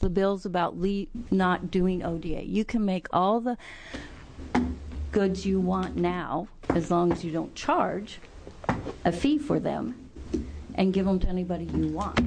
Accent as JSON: {"language": "English", "town": "Halfway", "region": "Oregon", "country": "United States", "tie": "born or raised there", "said": "I grew up in Halfway, Oregon, so I can tell you about bread in Halfway, Oregon."}